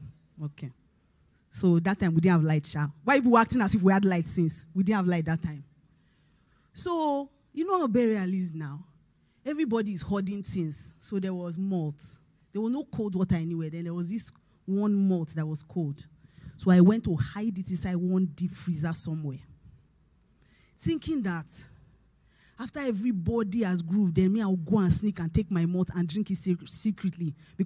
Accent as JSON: {"language": "English", "town": "Onitsugbo", "region": "Delta", "country": "Nigeria", "said": "By the way, I'm from Onitsugbo, so we went to Onitsugbo to do the burial."}